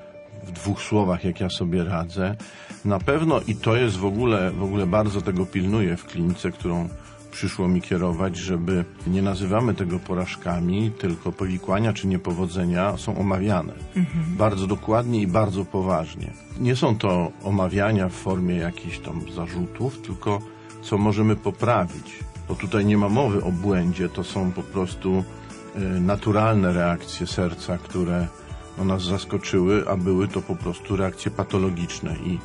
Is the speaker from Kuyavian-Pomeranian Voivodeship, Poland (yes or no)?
yes; Grudziądz, Kuyavian-Pomeranian Voivodeship, Poland; ja się wychowywałem w Grudziądzu nad Wisłą.